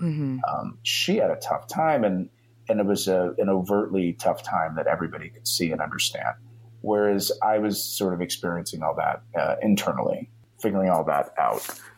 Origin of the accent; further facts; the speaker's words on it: Ohio, United States; Only pride for growing up in Ohio. And I was just back there for the 4th. It's a beautiful place. It's a great place.